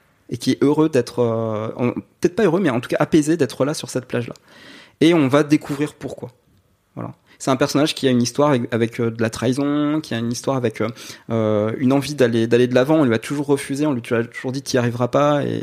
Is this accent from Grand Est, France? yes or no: yes; Nancy, Grand Est, France; Et je dis bah, je suis de Nancy